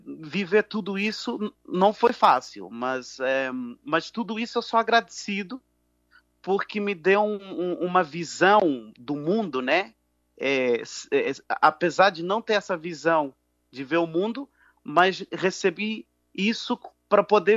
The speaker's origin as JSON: {"language": "Portuguese", "country": "Portugal", "tie": "born or raised there", "said": "aí eu vivi a minha infância em Portugal."}